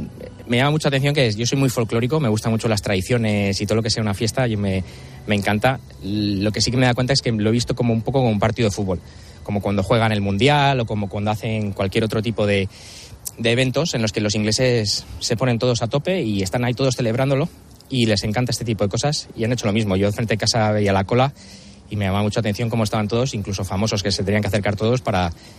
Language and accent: Spanish; Spain; Yo soy español, se podría decir, que es como más olive